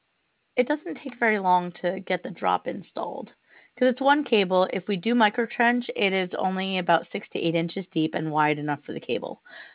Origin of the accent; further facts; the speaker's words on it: St. Barthélemy; I grew up in the Caribbean, so St. Barts has always been my home.